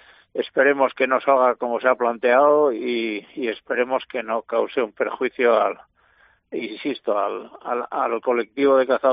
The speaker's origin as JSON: {"language": "Spanish", "region": "Castile and León", "country": "Spain", "said": "los máximos protagonistas somos los cazadores de Castilla y León, ya que somos la región con el mayor aprovechamiento de codorniz del mundo"}